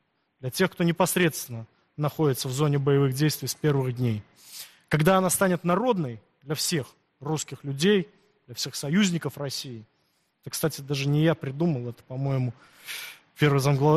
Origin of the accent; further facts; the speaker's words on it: Belarus; Я как белорус это говорю, потому что для нас они тоже наши, безусловно.